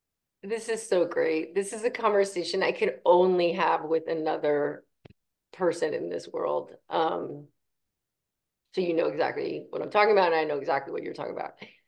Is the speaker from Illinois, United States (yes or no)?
no; New Jersey, United States; I curse, you know, I'm from New Jersey. That's what we do.